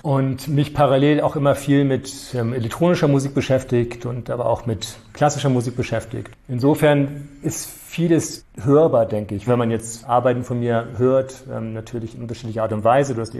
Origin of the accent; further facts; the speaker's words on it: Norderstedt, Schleswig-Holstein, Germany; Norderstedt, dort, wo ich aufgewachsen bin.